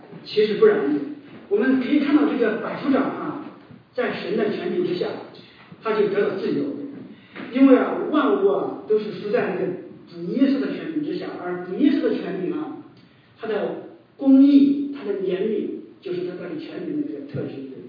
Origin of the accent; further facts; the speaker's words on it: China; now in United States; 在我们中国人的那个知识分子里面啊，我们一般都是比较清高一点，淡泊名利，远离那个政治哈